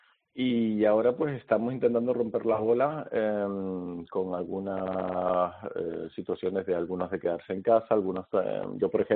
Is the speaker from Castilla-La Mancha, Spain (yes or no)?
no; La Laguna, Canary Islands, Spain; Sí, nací allí en La Laguna, pero bueno, entre La Laguna y Santa Cruz, tú sabes que no mucha distancia, el colegio en Santa Cruz, viviendo en La Laguna.